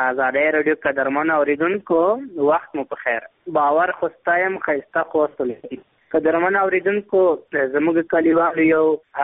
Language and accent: Pashto; Zabul, Afghanistan; زه د زابل ولایت یم